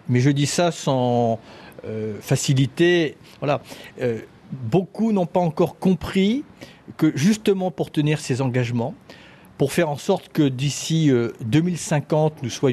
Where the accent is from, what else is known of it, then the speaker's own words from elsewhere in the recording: France; leur propre avenir, ici au Maroc, chez nous en France, là-bas au Burkina Faso, se détermine en ce moment.